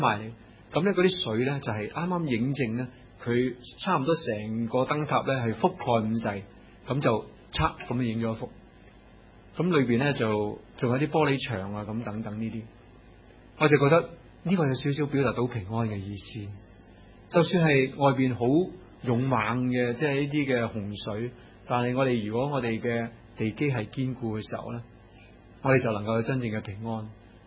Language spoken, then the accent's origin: Cantonese; China; 好康，我哋中国人所谓好好康泰